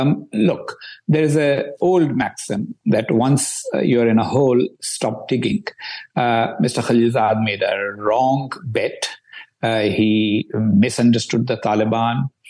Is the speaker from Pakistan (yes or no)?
yes; Pakistan; born there; Look, I was born in Pakistan. I served as Pakistan's ambassador.